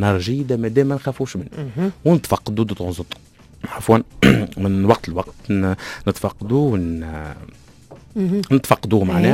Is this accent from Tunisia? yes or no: yes; Tunisia; دونك مثلا نحن الروز اللي عندنا في تونس التايلاندي ذاك المعروف نتاعنا يحب الماء